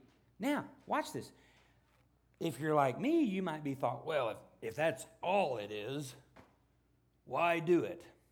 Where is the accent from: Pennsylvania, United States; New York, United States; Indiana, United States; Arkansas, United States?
Arkansas, United States; So we all said, steady study, because we're from Arkansas, you know, so it just, we all fit.